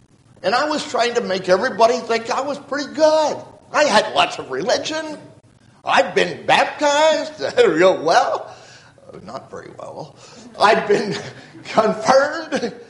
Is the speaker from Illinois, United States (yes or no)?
yes; Illinois, United States; I'm from Illinois.